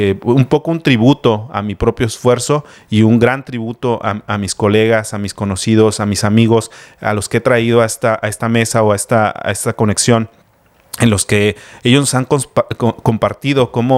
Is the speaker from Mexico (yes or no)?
yes; Mexico; nosotros mismos como mexicanos lo vivimos, cuántos de nuestros familiares se van a otros países